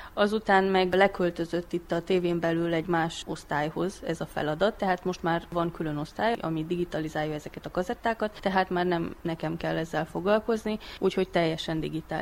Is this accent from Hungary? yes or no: no; Transylvania, Romania; Mert ez otthon Erdélyben szerintem egy nagyon nagy hiányosság, hogy minden, ami kreatív, egy kicsit háttérbe van szorítva.